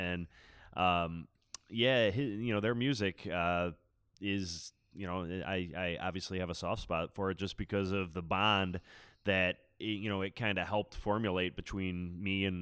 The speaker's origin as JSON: {"language": "English", "town": "Lewiston", "region": "New York", "country": "United States", "tie": "born or raised there", "said": "I grew up in Lewiston, so literally right across the river from Canada. So I've always felt like, you know, watching Hockey Night in Canada as a kid"}